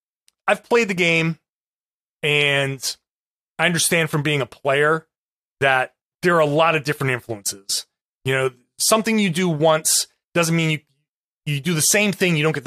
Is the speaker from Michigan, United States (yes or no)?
no; Rhode Island, United States; I grew up in Rhode Island. I grew up a Celtics fan.